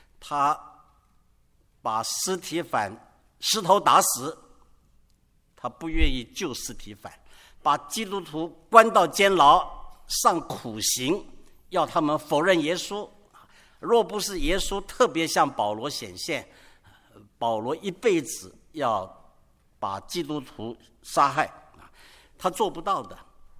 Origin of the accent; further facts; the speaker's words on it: China; 我们中国人爱吃臭豆腐，然后非要老外吃臭豆腐